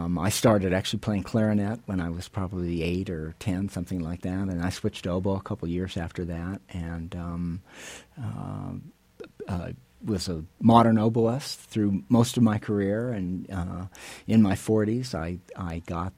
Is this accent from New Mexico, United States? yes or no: yes; New Mexico, United States; I did. Yeah, I was born in Boston, but I grew up out here and spent most of my life in New Mexico.